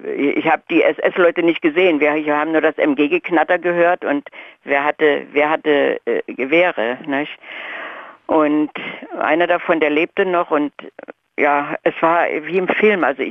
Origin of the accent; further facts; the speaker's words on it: Wrocław, Lower Silesian Voivodeship, Poland; moved away; Wir waren als Flüchtlinge, ich komme aus Schlesien, aus Breslau, mit meiner Mutter und meinen Geschwistern in Altenberg gelandet, im Erzgebirge.